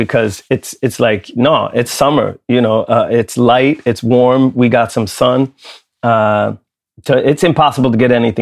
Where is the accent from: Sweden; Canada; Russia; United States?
Sweden; Lund, Skåne; I grew up in Lund in Sweden. I was one of only three kids of color in my entire school for my first 6 years of school.